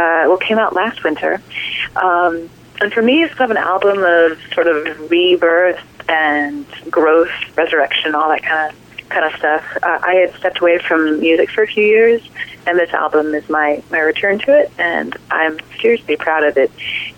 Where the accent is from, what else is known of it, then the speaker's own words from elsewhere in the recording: South Dakota, United States; also born or lived in New York City, United States; originally I'm from South Dakota, and I had a very kind of agrarian-based upbringing.